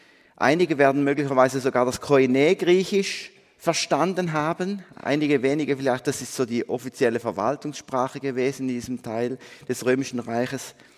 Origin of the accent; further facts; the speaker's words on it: Berg, Eastern Switzerland, Switzerland; also born or lived in Basel / Aargau / England / Austria; Ich selber bin ja wirklich so ein richtiger Ostschweizer. Ich komme aus Berg, bin aber dann zwischendrin mal nach Basler Luft schnuppern gegangen, Aargauer Luft, dann bin ich englische Luft schnuppern gegangen, österreichische Luft und dann sind wir wieder hier gelandet